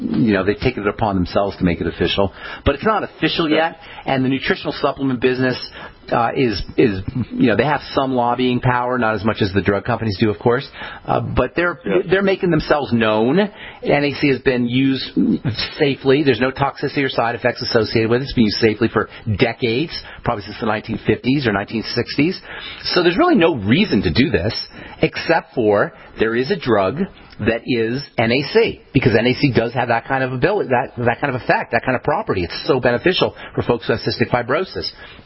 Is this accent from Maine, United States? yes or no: no; Boulder, Colorado, United States; Let's go to my hometown of Boulder, Colorado.